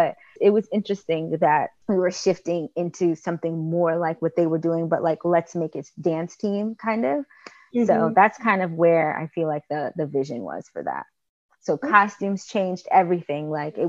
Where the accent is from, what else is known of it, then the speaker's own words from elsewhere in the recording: Long Island, New York, United States; Yes, I'm from Long